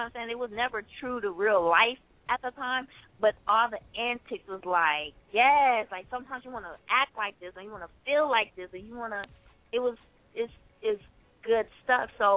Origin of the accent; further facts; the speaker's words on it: Louisiana, United States; You can call me mixed, you can call me any of that, but I was raised in Louisiana.